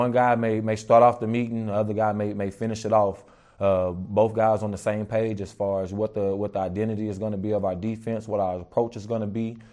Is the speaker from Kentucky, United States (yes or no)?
yes; Paducah, Kentucky, United States; It's close to home. I'm from Paducah, Kentucky. So my family will be able to come and see me week in and week out